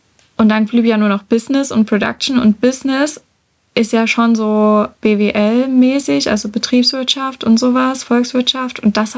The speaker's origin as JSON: {"language": "German", "region": "Saxony", "country": "Germany", "said": "habe ich gerade schon gesagt. Und ich komme aus dem Erzgebirge. Es ist jetzt nicht tiefstes Erzgebirge, man hört es auch nicht."}